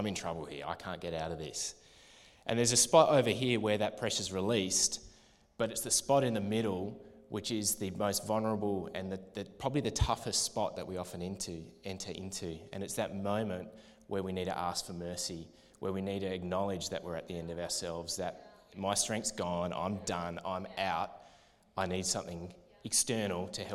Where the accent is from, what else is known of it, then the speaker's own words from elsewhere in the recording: Tasmania, Australia; Growing up as kids, I grew up in Tassie.